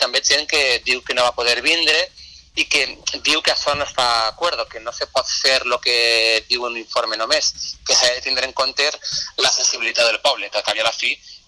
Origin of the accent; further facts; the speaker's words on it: Valencian Community, Spain; la música, que és la nostra insígnia com a valencians i com a valencianes